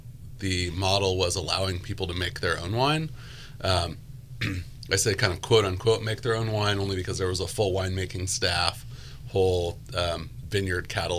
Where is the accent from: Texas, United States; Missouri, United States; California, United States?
Missouri, United States; Yeah, so we're originally from Missouri, and I've been a lifelong fan of wine.